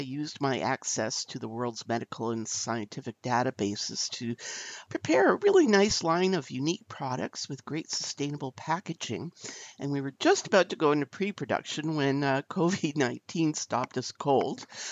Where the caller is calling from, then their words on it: Toronto, Ontario, Canada; from Toronto.